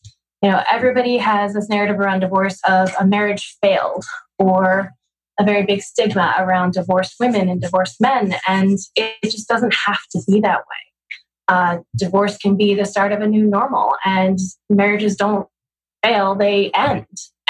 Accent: Philadelphia, Pennsylvania, United States; now in Washington, United States; I grew up outside of Philadelphia, came down here to go to the University of Maryland for undergrad, stayed for law school at the George Washington University, and have hung around here ever since.

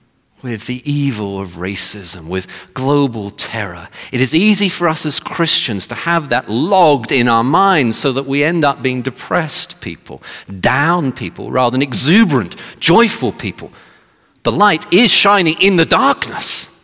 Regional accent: United Kingdom; There was a new survey done in 2017 in my home country, United Kingdom

